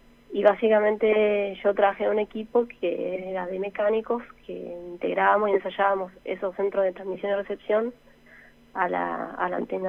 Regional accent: Santa Fe, Argentina; Yo soy de Santa Fe, sí, estudié en la UTN Ingeniería Mecánica.

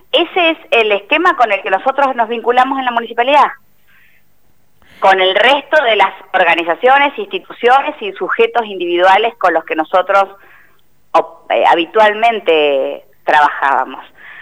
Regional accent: Zapala, Neuquén, Argentina; Sí me toca como Zapalina, como funcionaria, como ex intendente

